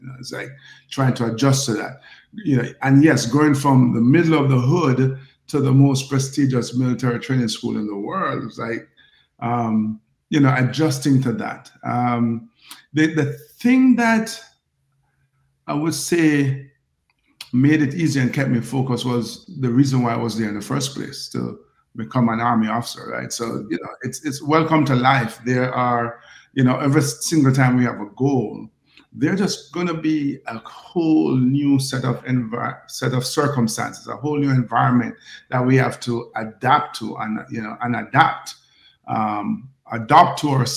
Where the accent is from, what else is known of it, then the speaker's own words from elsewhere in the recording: Jamaica; I'm from Jamaica, man, where everybody sprints fast.